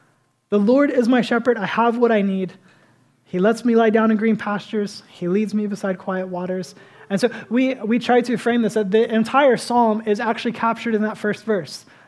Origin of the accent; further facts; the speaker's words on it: Florida, United States; I was born in Florida and have lived in Florida my whole life.